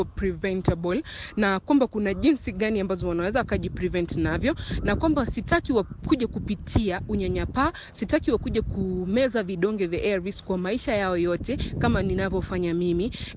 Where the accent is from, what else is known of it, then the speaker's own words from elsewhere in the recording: Kenya; born there; mimi ni mzaliwa wa Kenya.